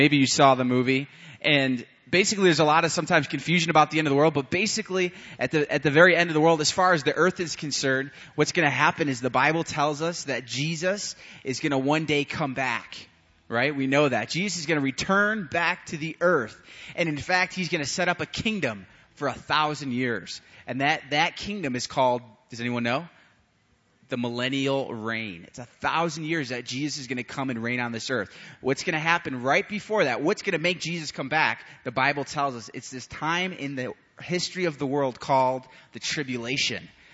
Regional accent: New York, United States; born there; also born or lived in Puerto Rico; now in Albuquerque, United States; I was born in New York. Born in New York. I lived in Puerto Rico for 6 years, and then I moved to Albuquerque, or like I like to call it, Albuquerque.

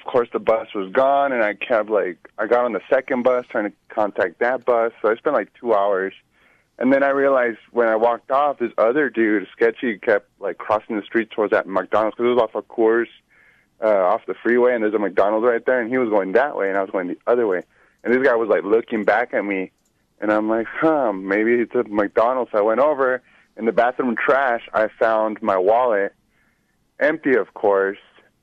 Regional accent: Mexico; and I'm from Mexico

